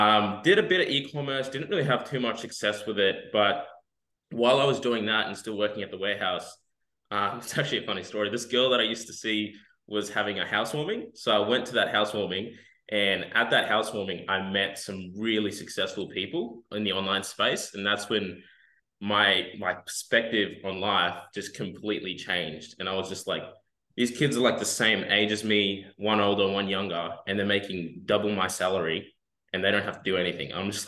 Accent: Rockhampton, Queensland, Australia; also born or lived in Papua New Guinea; And I basically grew up in Rockhampton, played footy.

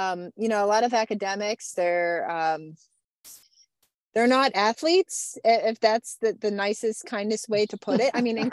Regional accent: Youngstown, Ohio, United States; I grew up in Youngstown, Ohio, probably one of the worst places you could grow up, at least in the late 90s.

